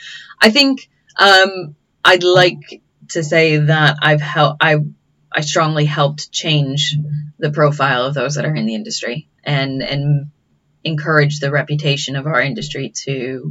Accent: Chicago, Illinois, United States; I'm from Chicago, so I should say deep pan, but I'm going thin and crispy.

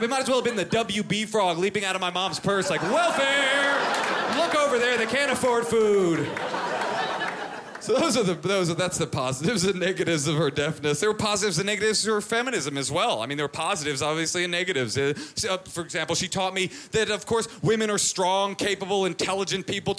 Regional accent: Oakland, California, United States; I'm from Oakland. Latte? Grew up in Oakland, very poor.

